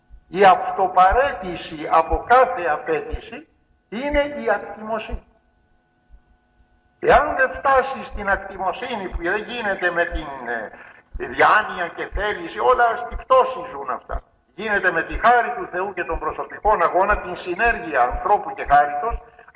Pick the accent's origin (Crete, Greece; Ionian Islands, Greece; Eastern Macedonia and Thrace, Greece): Ionian Islands, Greece; Corfu; Και εμείς στην πατρίδα μου, εγώ είμαι Κερκυραίος